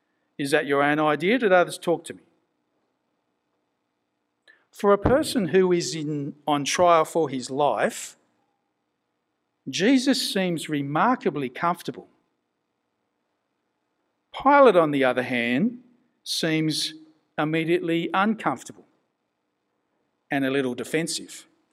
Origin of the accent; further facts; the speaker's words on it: New South Wales, Australia; in the little competition in my hometown, I actually did okay, so that one year I foolishly decided to enter myself in the New South Wales Country Championships down in Sydney